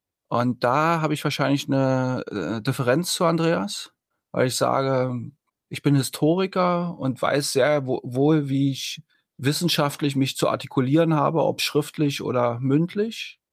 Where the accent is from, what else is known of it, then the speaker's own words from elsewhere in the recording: East Germany, Germany; wir sind Ostdeutsche.